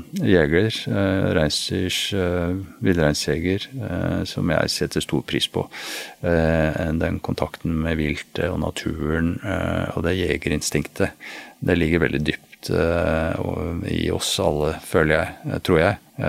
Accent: Nesodden, Akershus, Norway; Jeg førte jo fiskedagbok da jeg var liten, på Nesodden og fisket gjedde i vannet der, og torsk og makrell i fjorden.

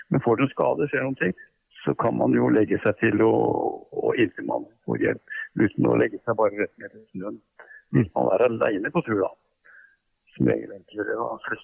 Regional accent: Bærum, Akershus, Norway; Og så fant jeg ut at det i Bærum, der jeg vokste opp, var det faktisk en aktiv hundeklubb.

